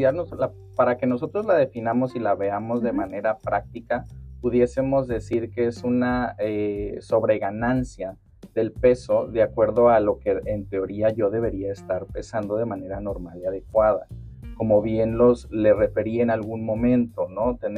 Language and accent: Spanish; Mexico; como mexicanos, cómo arraigamos y cómo nos relacionamos de alguna manera con la comida.